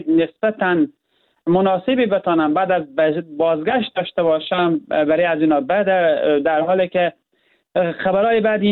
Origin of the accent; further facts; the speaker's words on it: Herat, Afghanistan; جا داره من به عنوان یک هراتی قدردان دید انسانی همه مردم افغانستان باشم